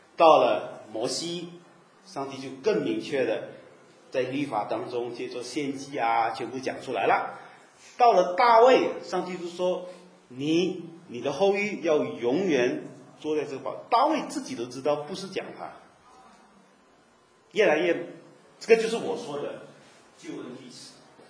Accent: China; 我们中国人吃蛇根就有根据了嘛，对不对？

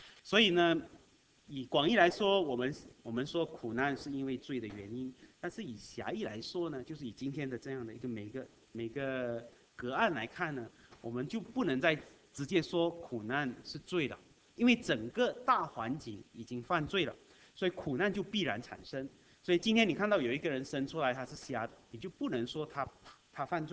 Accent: Malaysia; now in Canada; 我在马来西亚长大的，所以几十年来都觉得那种环境是这样的，水是那样的啊，就没有过滤，都是有一点颜色的哈。好，这样的环境长大，那后来到了加拿大的时候

